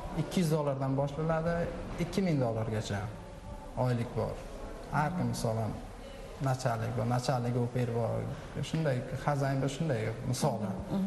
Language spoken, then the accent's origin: Uzbek; Kazakhstan; O'zim aslida to'g'risi Qozog'istondanman.